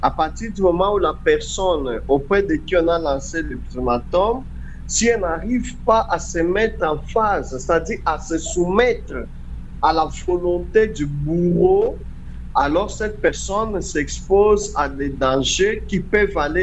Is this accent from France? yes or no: no; DR Congo; Mais chez nous, en République démocratique du Congo